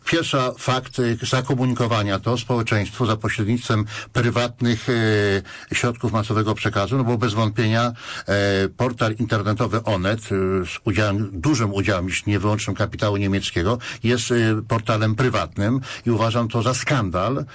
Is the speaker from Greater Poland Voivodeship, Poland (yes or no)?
yes; Poznań, Greater Poland Voivodeship, Poland; Myślę, że my, poznaniacy, powinniśmy się wznieść ponad te nasze bieżące podziały.